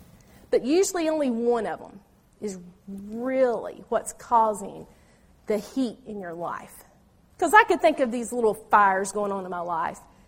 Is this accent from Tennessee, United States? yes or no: yes; Knoxville, Tennessee, United States; I'm actually from East Tennessee, up the road in Knoxville.